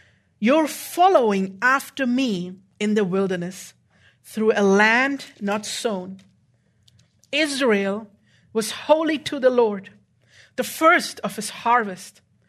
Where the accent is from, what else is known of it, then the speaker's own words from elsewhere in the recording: Germany; English is a second language; I'm from Germany, okay? I don't know your proverbs very well.